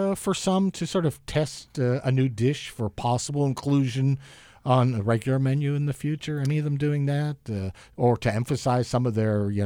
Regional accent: Etna, Pennsylvania, United States; Etna? Etna, my hometown.

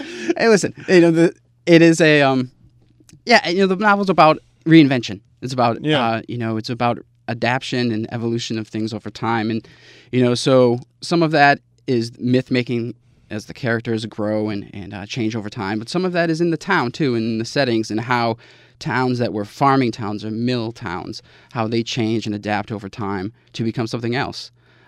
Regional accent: Massachusetts, United States; now in Greenwich, United States; I grew up in the Berkshires.

